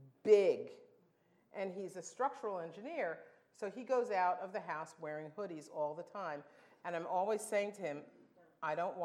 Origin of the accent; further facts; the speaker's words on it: New Jersey, United States; I'm from New Jersey. I live in upstate New York, but I'm from New Jersey.